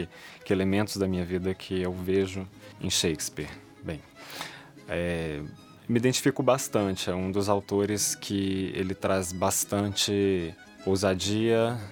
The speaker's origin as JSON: {"language": "Portuguese", "town": "Belo Horizonte", "region": "Minas Gerais", "country": "Brazil", "moved": "yes", "said": "Eu não sou natural de São Paulo, eu sou de Belo Horizonte."}